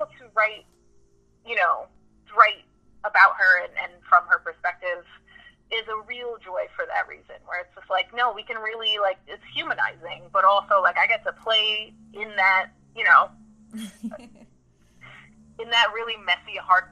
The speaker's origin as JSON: {"language": "English", "town": "New York City", "region": "New York", "country": "United States", "tie": "born or raised there", "said": "you know, I grew up in New York City, so, like, I always, like, I'm just used to people getting it wrong"}